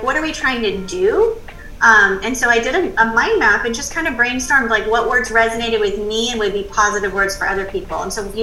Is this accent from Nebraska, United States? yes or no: no; California, United States; I came from California. I now live in the Carolinas